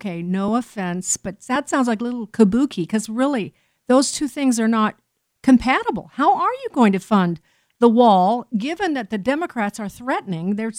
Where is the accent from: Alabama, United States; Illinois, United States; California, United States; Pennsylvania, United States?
Illinois, United States; Chicago; In fact, many of us, I remember well because I'm from Chicago